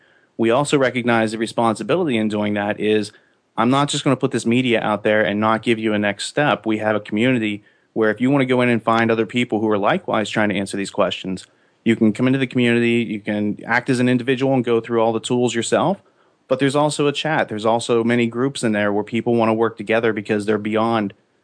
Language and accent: English; Pennsylvania, United States; I'm from Western Pennsylvania.